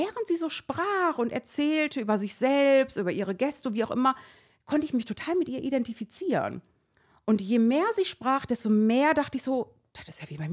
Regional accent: Iran; Also ich bin Iranerin.

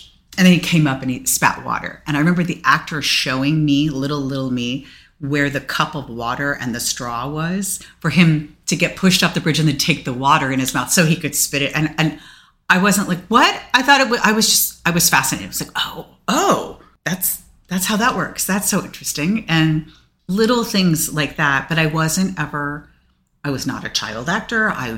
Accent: New York City, New York, United States; I grew up here. I grew up in Manhattan.

